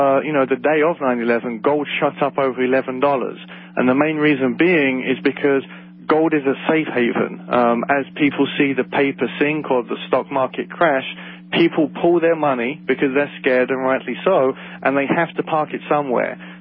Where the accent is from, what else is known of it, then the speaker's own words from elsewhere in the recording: London, United Kingdom; as you can probably tell from my funny accent, I'm from London, England